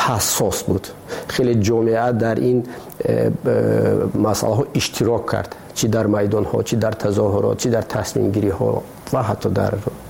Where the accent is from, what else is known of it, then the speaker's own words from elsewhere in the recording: Tajikistan; همین است وطن ما، ما همین وطنمان خودمان باید آباد کنیم.